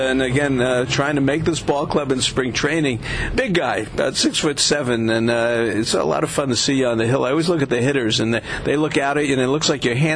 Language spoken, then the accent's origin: English; Brooklyn, New York, United States; Look, I grew up in Brooklyn, so you're talking to the wrong guy right now.